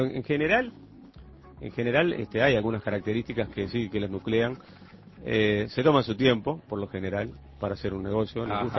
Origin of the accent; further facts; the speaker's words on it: Uruguay; somos uruguayos, nacimos acá y nos fuimos formando aquí.